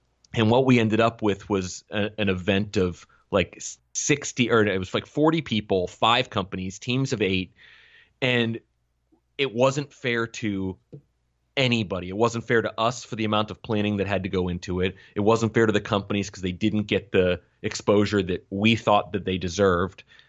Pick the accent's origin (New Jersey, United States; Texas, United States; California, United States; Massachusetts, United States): Massachusetts, United States; Boston; The first one is Boston. To be fair, I'm from there originally, but I haven't lived t